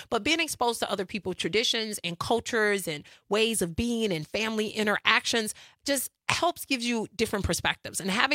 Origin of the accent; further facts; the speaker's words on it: Madison, Wisconsin, United States; sometimes growing up in Madison, Wisconsin, what I have coined as the sunken place